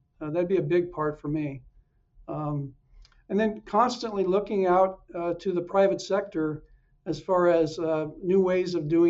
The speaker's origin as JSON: {"language": "English", "region": "Oregon", "country": "United States", "tie": "born or raised there", "said": "Born and bred in Oregon."}